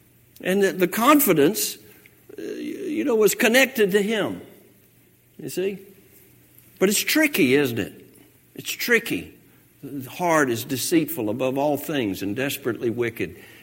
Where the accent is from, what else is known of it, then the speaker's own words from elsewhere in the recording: Hapeville, Georgia, United States; That's my claim to fame. I'm from Hapeville.